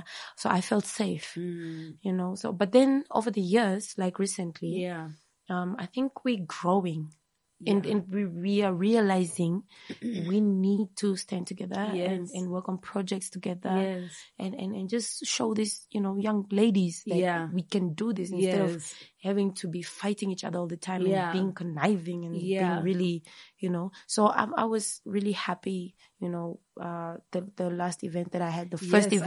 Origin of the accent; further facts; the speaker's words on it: Windhoek, Khomas, Namibia; And we grew up in Okriangava together.